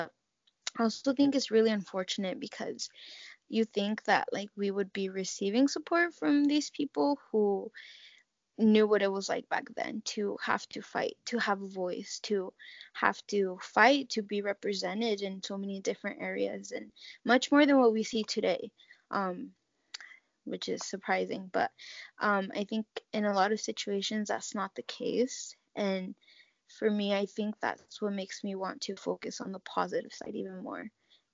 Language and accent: English; Yakima, Washington, United States; I'm from Yakima, Washington, which is like 2.5 hours from Seattle.